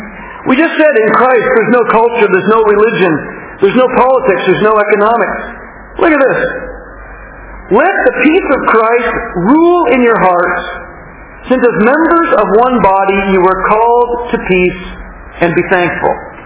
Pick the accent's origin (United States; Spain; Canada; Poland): Canada; It's one of the sad things about being a Canadian, you know, we got pancakes, maple syrup